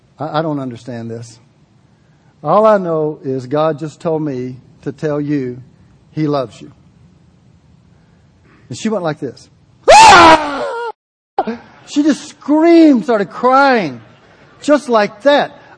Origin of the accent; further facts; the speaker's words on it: the South, United States; When I grew up in the South, a revival was nothing but an evangelistic campaign misnomer called revival.